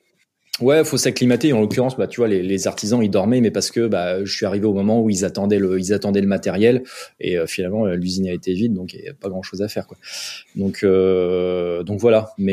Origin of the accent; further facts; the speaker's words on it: Brittany, France; Je suis originaire de Bretagne. Donc, ville de bord de mer.